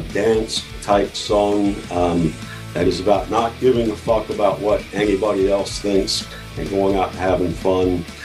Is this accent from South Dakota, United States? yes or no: yes; Rapid City, South Dakota, United States; Originally, Rapid City, South Dakota.